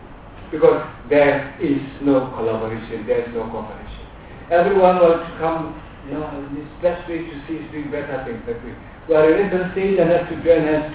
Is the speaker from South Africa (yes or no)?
yes; South Africa; I'm a South African